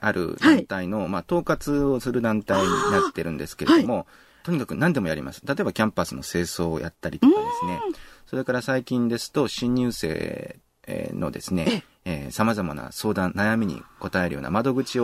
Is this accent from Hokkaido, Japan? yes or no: yes; Hokkaido, Japan; born there; もともと北海道で生まれてますので